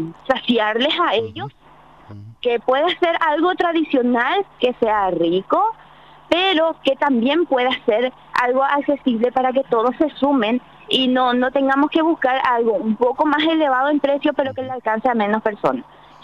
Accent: Capiatá, Central, Paraguay; Empezamos de Capiatá porque somos de Capiatá.

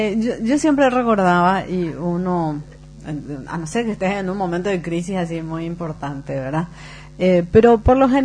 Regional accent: Paraguay; yo soy paraguaya

